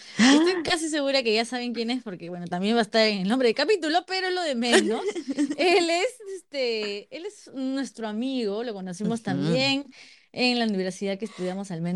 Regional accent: Peru; acá en Perú, porque nosotros somos de Perú.

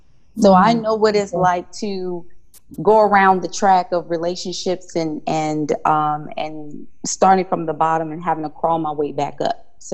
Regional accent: Memphis, Tennessee, United States; now in Houston, United States; I'm from Memphis.

